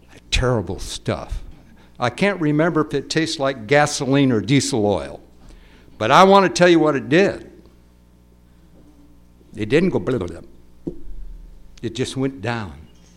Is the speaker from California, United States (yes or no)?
yes; Sacramento, California, United States; also born or lived in Nevada City; I grew up in Sacramento. Actually, I was born up in Nevada City. And we moved down to Sacramento at the outbreak of just before World War II.